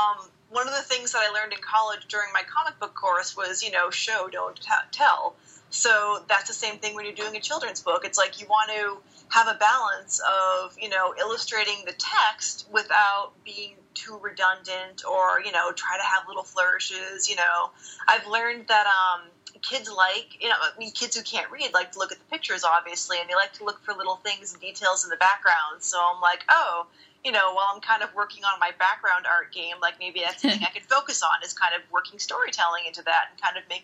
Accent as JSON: {"language": "English", "region": "East Coast", "country": "United States", "said": "I still wanted to do animation, but I didn't know how I was going to get there, because I'm from the East Coast."}